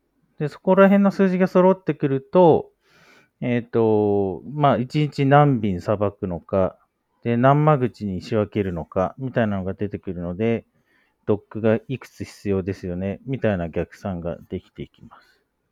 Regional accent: Hokkaido, Japan; also born or lived in Kumamoto; 私、北海道出身の熊本のある大学出身の人間です。

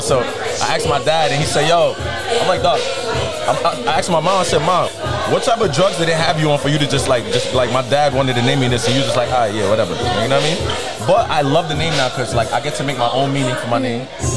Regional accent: New Jersey, United States; I'm from Jersey, stand up.

